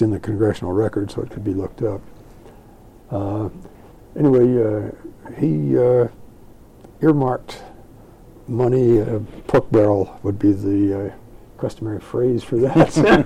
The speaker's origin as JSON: {"language": "English", "region": "Virginia", "country": "United States", "moved": "as an adult", "lives_now": "East Lansing, United States", "said": "And I'm from Virginia, and the mountain, the Shenandoah Valley, and the geography of East Lansing, was just the exact opposite of the kind of place I thought I'd like to live."}